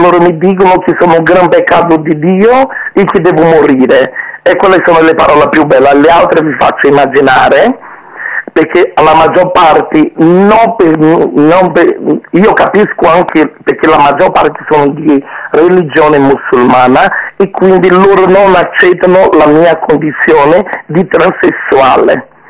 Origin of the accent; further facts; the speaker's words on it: Naples, Campania, Italy; sono cresciuta a Napoli, amo Napoli, la metà del mio cuore è napoletano, metà di me è napoletana. Perché io sono arrivato in Italia quando ero un ragazzino che avevo 17 anni